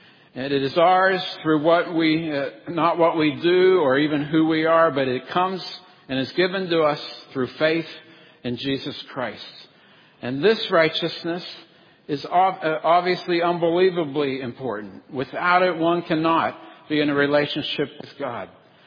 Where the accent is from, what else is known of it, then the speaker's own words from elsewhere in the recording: Pittsburgh, Pennsylvania, United States; And being from Pittsburgh, I lived there during a time when a couple of their sports teams